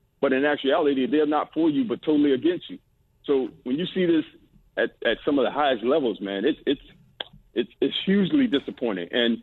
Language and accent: English; Florida, United States; also born or lived in Los Angeles; I grew up in South Florida, which is a melting pot. You know, when I left South Florida, I went to L.A., which was another melting pot.